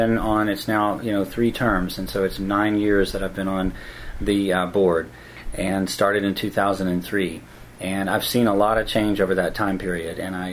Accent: Houston, Texas, United States; also born or lived in New York; I'm from Houston, but when I was in New York working in the 80s

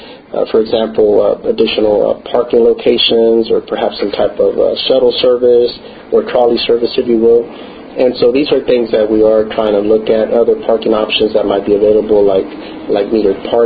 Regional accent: Houston, Texas, United States; I grew up in the Near North Side, but I'm truly a product of the Heights area where I attended the area schools and was raised.

